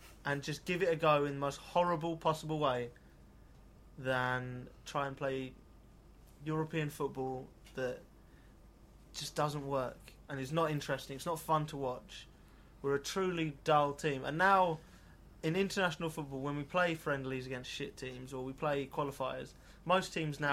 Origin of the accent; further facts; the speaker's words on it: London, United Kingdom; We're from South London. We've got knives.